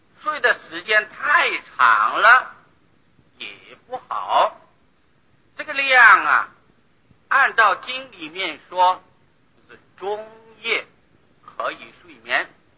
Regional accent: Taiwan; 我们台湾人说叫做金瓜街

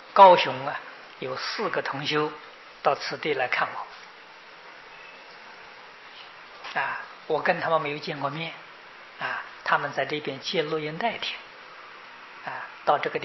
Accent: China; 日本人对这个净土三经的注解比我们中国人多啊

